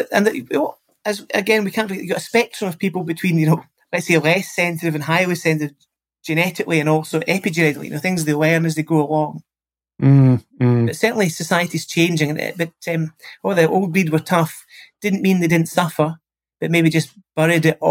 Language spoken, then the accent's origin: English; Scotland, United Kingdom; you and I grew up in Scotland, I'm older than you